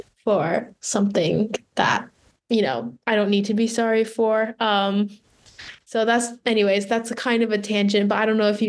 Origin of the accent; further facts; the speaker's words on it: Bangkok, Thailand; also born or lived in Bloomington, United States; I grew up in two places. So I grew up in Bloomington, but also in Thailand. So obviously back home in Thailand, we are the majority. So there isn't really like, race wasn't really something that I had on my mind when I was in Bangkok, Thailand.